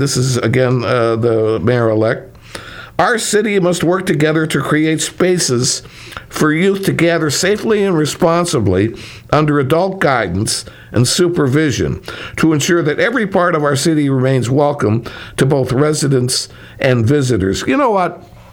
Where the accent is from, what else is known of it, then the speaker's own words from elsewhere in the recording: Chicago, Illinois, United States; I come from the Chicago area, so I always have a particular feeling for the Windy City.